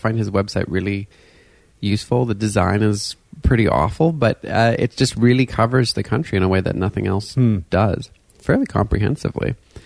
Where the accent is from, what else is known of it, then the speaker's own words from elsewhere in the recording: Montreal, Quebec, Canada; Well, for me, the significance of growing up in Montreal in that environment is that culture, language, these things are so important.